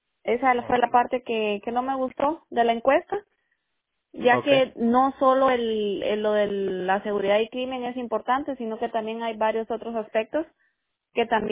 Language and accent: Spanish; Guatemala; Yo soy guatemalteca.